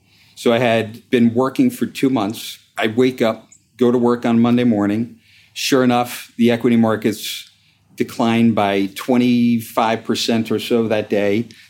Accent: Haworth, New Jersey, United States; So originally grew up in northern New Jersey, small town called Haworth, just north, 20 miles north of New York City. And it was a great place to grow up.

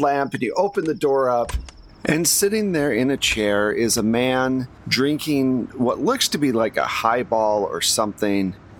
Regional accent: New Zealand; No. I'm visiting. I'm from New Zealand.

